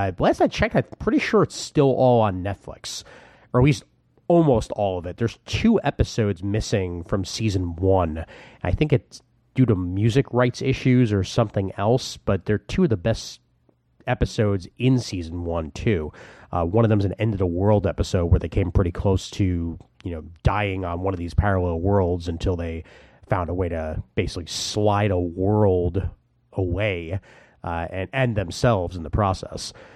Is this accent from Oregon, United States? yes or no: no; Brooklyn, New York, United States; That's when I started collecting comics on the semi-regular at AAA Comics and Cards in my hometown of Brooklyn, New York.